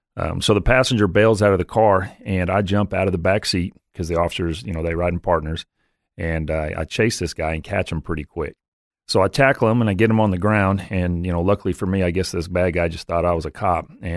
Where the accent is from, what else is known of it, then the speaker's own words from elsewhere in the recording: California, United States; growing up in the Bay Area, I would never trade that, you know, for what I was able to see and experience